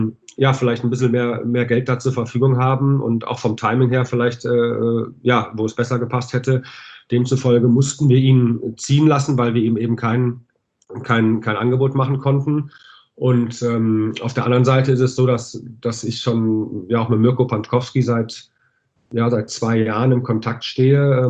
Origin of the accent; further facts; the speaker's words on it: Düsseldorf, North Rhine-Westphalia, Germany; weil ich bin auch Düsseldorfer, bin hier geboren, habe mit 4 Jahren angefangen, bei der DEG Eishockey zu spielen